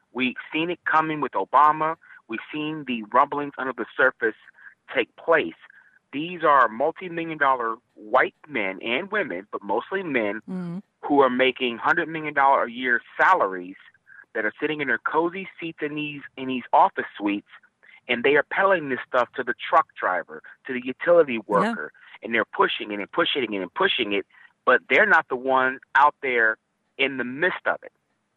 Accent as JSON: {"language": "English", "region": "Virginia", "country": "United States", "said": "I'm from Virginia. We're actually on a state of emergency because of what's going to happen here Saturday in Charlottesville"}